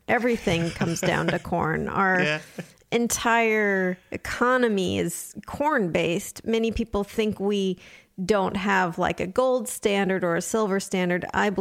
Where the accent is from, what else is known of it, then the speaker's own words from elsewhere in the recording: California, United States; I grew up in Southern California, so I think our agriculture was not primarily corn.